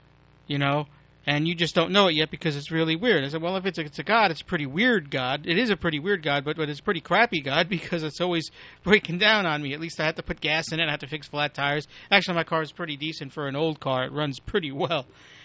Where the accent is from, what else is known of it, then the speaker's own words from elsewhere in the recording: Brooklyn, New York, United States; Bruce just said I'm not a real person because I grew up in Brooklyn, New York.